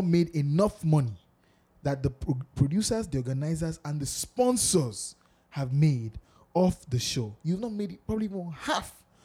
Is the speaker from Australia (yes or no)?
no; Lagos, Nigeria; first of all, I'm from Lagos.